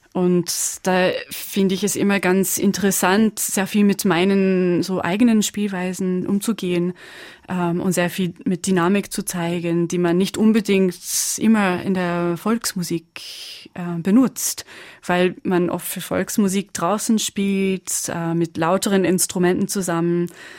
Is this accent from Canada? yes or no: yes; Quebec, Canada; German is a second language; Ich bin in Quebec aufgewachsen und die traditionelle Musik, die wir dort haben, hat mehr mit der irischen Musik zu tun als mit der Musik aus Zentralfrankreich.